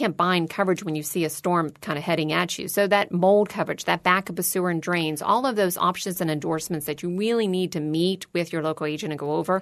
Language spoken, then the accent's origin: English; Clearwater Beach, Florida, United States; And I'm a Florida native. I was born in Clearwater Beach. I've been in Florida my whole entire life.